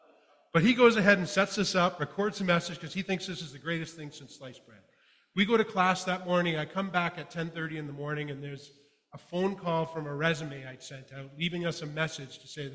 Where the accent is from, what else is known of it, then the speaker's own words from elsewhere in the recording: Sarnia, Ontario, Canada; I grew up in Sarnia. I went away to university in Waterloo.